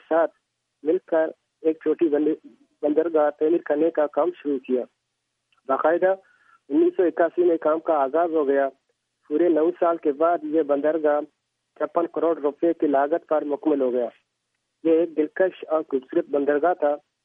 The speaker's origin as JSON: {"language": "Urdu", "town": "Chorbandal", "region": "Balochistan", "country": "Pakistan", "tie": "born there", "said": "میں تحصیل پسنی کے جنید مغرب میں واقع ایک گاؤں جس کا نام چوربندل ہے جہاں میں پیدا ہوا ہوں. یہ گاؤں پسنی شہر سے 35 کلومیٹر کے فاصلے پر واقع ہے."}